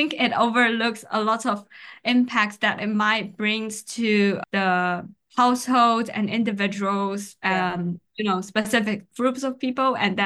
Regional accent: China; English is a second language; because I'm from China

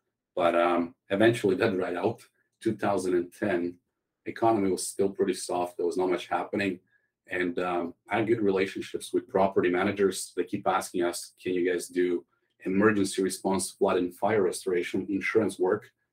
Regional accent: Croatia; English is a second language; moved away as an adult; now in Canada; I grew up in Croatia. I came to visit my parents here in Canada in 2003, shortly after I got out of military back in Croatia. And almost 20 years later, I'm still here.

